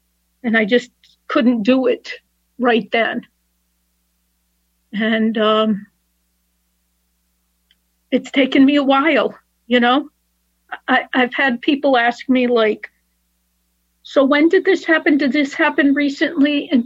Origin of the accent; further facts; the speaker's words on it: Florida, United States; from Southeast Florida, and I've been in the program quite a while.